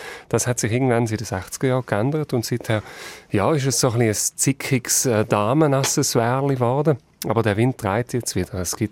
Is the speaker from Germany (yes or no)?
no; Netherlands; German is a second language; now in Switzerland; aber einen Helm sträube ich mich als Holländer sogar auf dem Velo dagegen.